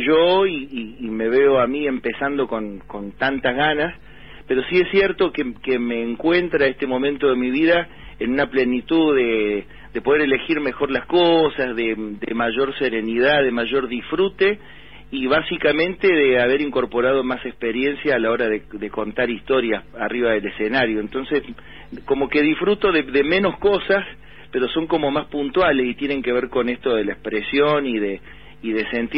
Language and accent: Spanish; Buenos Aires, Argentina; pero yo me crié acá en Buenos Aires